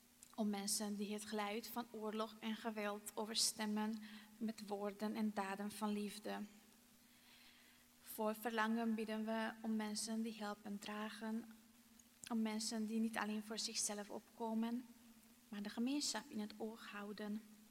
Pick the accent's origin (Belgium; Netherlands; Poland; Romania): Romania; Transylvania; Dutch is a second language; Dus jullie hebben vast gehoord dat ik niet Nederlands ben. Dus ik kom oorspronkelijk uit Transylvanië, dat is de Hongaarse gedeelte van Roemenië, dus de minderheid, zeg maar.